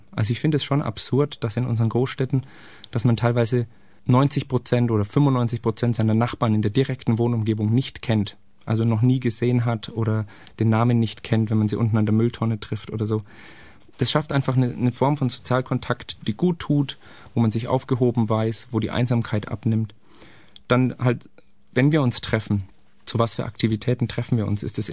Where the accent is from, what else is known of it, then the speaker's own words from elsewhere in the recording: Bavaria, Germany; Ich komme aus dem Fränkischen, da feiert man anders